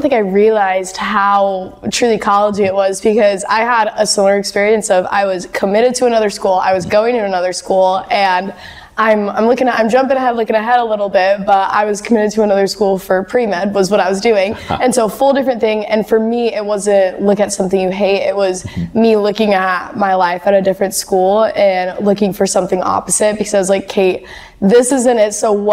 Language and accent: English; Utah, United States; I'm from Utah, granted, so there's a lot of kids.